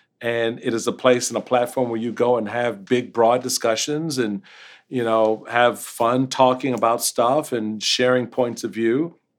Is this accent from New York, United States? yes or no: no; Washington, District of Columbia, United States; Politics in this town, I grew up here in Washington, D.C., and so I've seen the politics of this town firsthand for a long time and know it well.